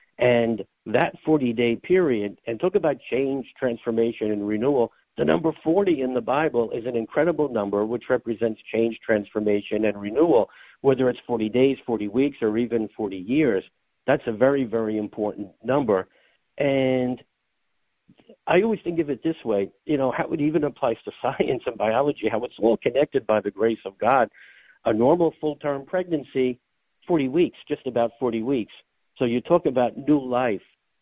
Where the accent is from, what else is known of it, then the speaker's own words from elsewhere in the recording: New Jersey, United States; And I'm from North Jersey, and we don't have deserts here.